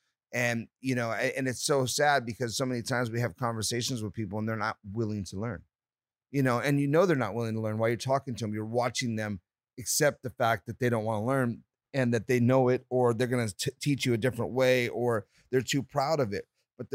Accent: United States; there's a reason why we're from the United States that they would say it's medicinal

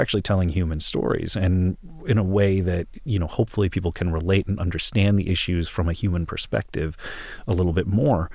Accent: Texas, United States; I mean, I grew up in Texas, but I was never a Texan, you know. I wasn't born there. That means I'm not a Texan.

